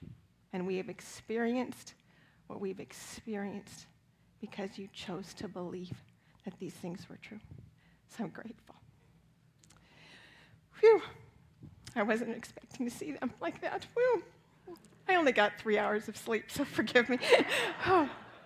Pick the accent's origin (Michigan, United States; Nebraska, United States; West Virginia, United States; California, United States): Nebraska, United States; also born or lived in Wisconsin; And though I grew up in Nebraska, my roots … roots are in Wisconsin.